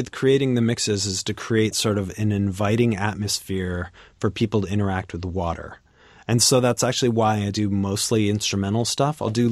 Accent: Washington, United States; I grew up on Capitol Hill. Yeah, but I'm living in Columbia City now.

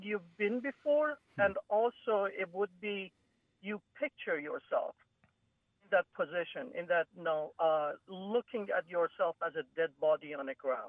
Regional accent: Iran; now in United States; I am originally from Iran, and I had to actually serve as a draftee in Iran Army.

